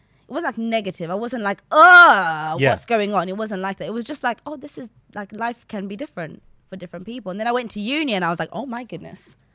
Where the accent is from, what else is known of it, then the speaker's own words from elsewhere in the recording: Zambia; now in Essex, United Kingdom; So I grew up in Zambia, but even in Zambia itself, I moved a lot. Like I moved because my dad's job.